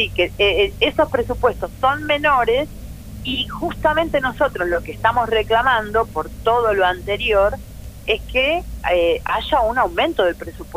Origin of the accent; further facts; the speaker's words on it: Quilmes, Buenos Aires Province, Argentina; yo soy de Quilmes, por ejemplo.